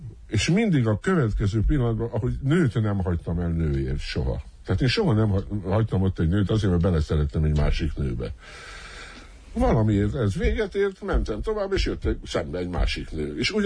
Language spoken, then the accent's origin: Hungarian; Hungary; Igazi magyar emberek vagyunk.